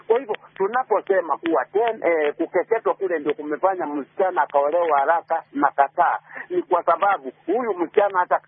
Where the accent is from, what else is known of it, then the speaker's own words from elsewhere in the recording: Kisii, Kisii County, Kenya; Kama mimi kutoka sehemu yenye natoka huko Kisii